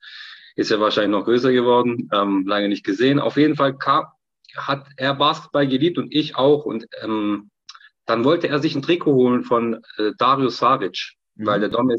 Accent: Turkey; Und dann habe ich halt als Türke natürlich erstmal

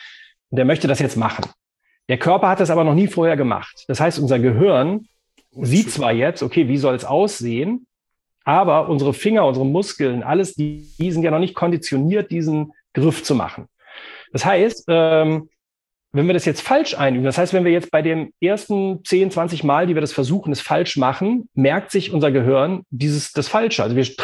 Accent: Bonn, North Rhine-Westphalia, Germany; born there; Und genau wie Tobi bin ich ja auch gebürtiger Bonner.

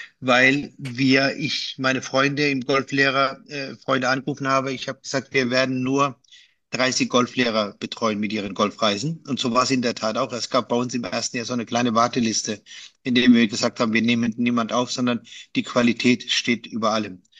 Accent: Baden-Württemberg, Germany; Ich bin groß geworden und aufgewachsen im Heidelberger Raum.

